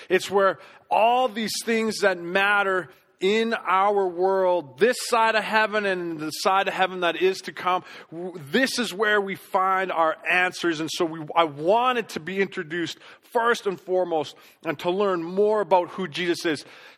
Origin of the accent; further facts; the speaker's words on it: Canada; tomorrow as a Canadian